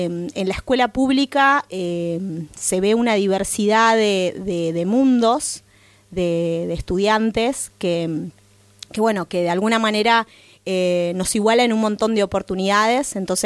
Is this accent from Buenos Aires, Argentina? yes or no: yes; Buenos Aires, Argentina; porque, bueno, soy de Buenos Aires.